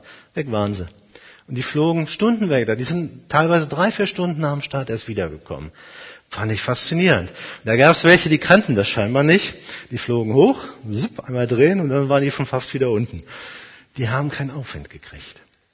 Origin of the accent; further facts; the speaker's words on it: Rhineland-Palatinate, Germany; Ich komme ja aus dem Rheinland, aus dem schönen Rheinland und aus dem Flüsse-Dreieck Rhein-Mosel.